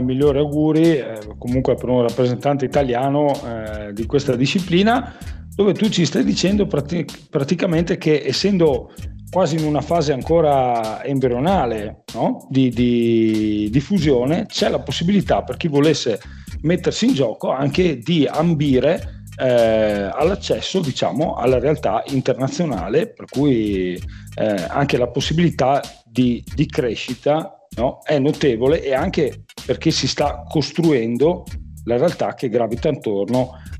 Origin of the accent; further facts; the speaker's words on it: Finland; first language Finnish; Italian is a second language; Io sicuramente l'ascolterei in finlandese, perché come tu sai io sono madrelingua